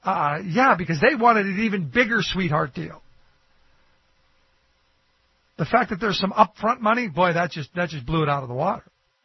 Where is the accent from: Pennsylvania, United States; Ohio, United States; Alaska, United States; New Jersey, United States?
Ohio, United States; Cleveland; like where I grew up in Cleveland.